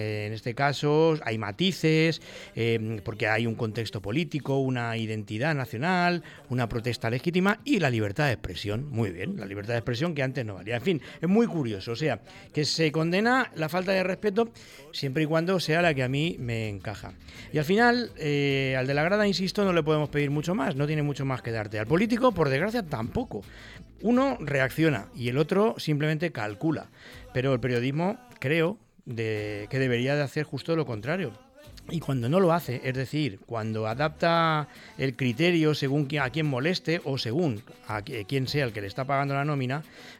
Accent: Valencian Community, Spain; yo soy de los que piensa que soy español y soy valenciano por pura casualidad, porque nací aquí.

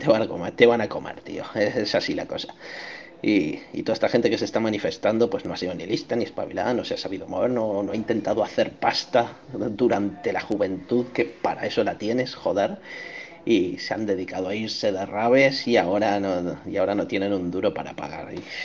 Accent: Benaguasil, Valencian Community, Spain; de Benaguasil

